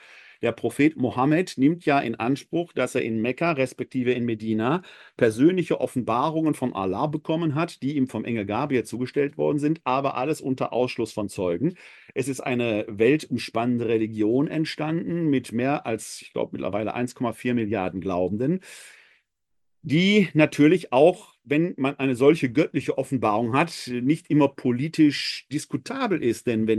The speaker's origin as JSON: {"language": "German", "town": "Essen", "region": "North Rhine-Westphalia", "country": "Germany", "tie": "born or raised there", "lives_now": "Wuppertal, Germany", "said": "nach Essen in meiner Heimatstadt, da weiß ich, dass dort auch zugeschaut wird. Ganz herzliche Grüße in meine Heimatstadt."}